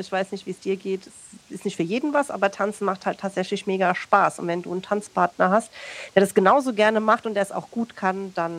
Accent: Kaiserslautern, Rhineland-Palatinate, Germany; accent: Palatine German; ich komme ja aus Kaiserslautern und sie werden mich jetzt dafür hassen, aber ich finde Pfälzisch ganz gruselig.

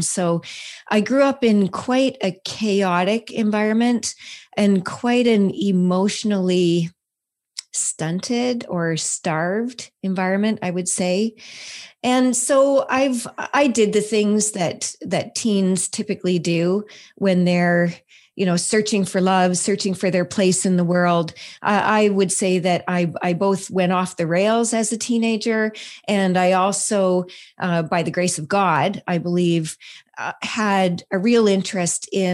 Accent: Ontario, Canada; up in a small city just east of Toronto. And we were a family of five. I have a brother and a sister. We grew up in the Lutheran church.

